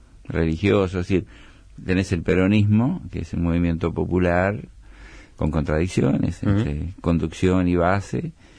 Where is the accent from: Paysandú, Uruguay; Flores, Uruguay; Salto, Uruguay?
Paysandú, Uruguay; yo, por ejemplo, y muchos de nosotros venimos de Paysandú